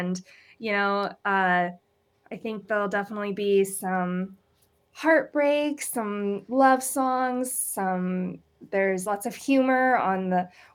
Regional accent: Kansas, United States; now in Wisconsin, United States; I'm from Kansas originally, so definitely different winters in Kansas.

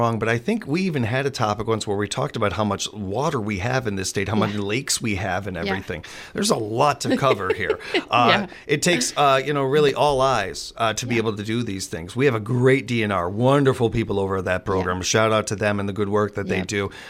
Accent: Chicago, Illinois, United States; I had the same feeling as a kid growing up in Chicago and seeing people going to Lake Michigan.

